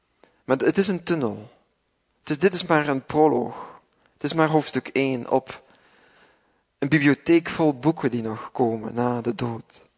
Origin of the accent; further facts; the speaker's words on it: Flanders, Belgium; zeker wij als Vlamingen, ja, hebben daar wat extra last van, lijkt het.